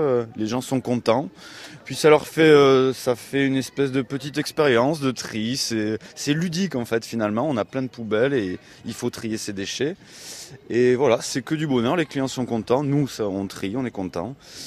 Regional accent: Toulouse, Occitanie, France; Alors, bonjour, moi je viens de Toulouse.

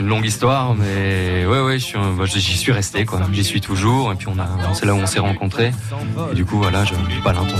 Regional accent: Lille, Hauts-de-France, France; now in Saint-Valery-sur-Somme, France; moi, je suis de Lille. Je suis arrivé sur la côte Picarde en 2014, quoi. Donc ça fait 5 ans maintenant que je suis à Saint-Valery-sur-Somme.

